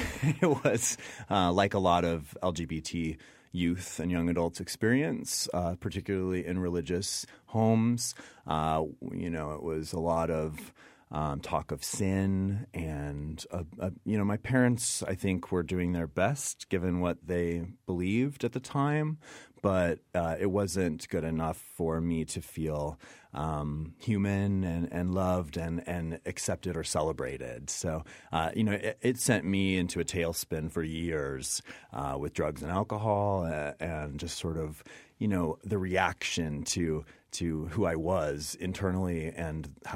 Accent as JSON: {"language": "English", "region": "Midwest", "country": "United States", "tie": "born or raised there", "said": "Well, I mean, I was raised in the Midwest. My father was a pastor in a very conservative evangelical home."}